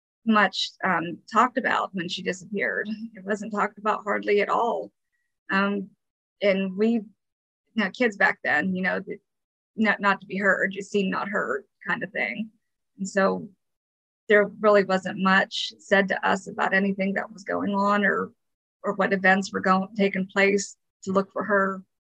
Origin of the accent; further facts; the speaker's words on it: Windber, Pennsylvania, United States; moved away as an adult; I grew up in Windber, Pennsylvania. I moved out here right after high school when I was 18.